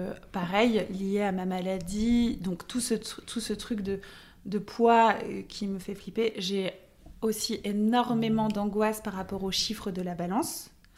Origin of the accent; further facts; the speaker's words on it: Lille, Hauts-de-France, France; moved away as an adult; now in Paris, France; j'étais à Paris, j'ai quitté Lille, je me suis retrouvée toute seule en appartement